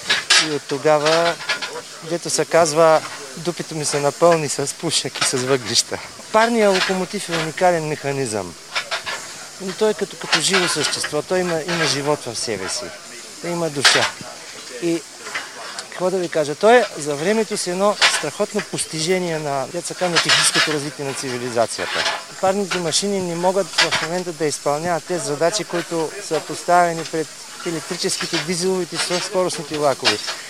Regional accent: Pleven, Pleven Province, Bulgaria; От дете аз, понеже съм от Плевен

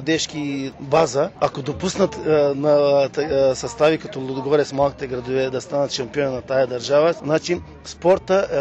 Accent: Razgrad, Razgrad Province, Bulgaria; Обаче ние се гордеем, че сме от Разград

